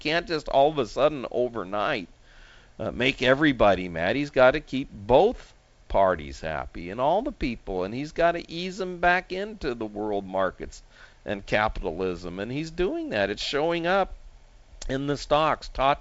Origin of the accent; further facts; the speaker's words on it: United States; And I'm an American.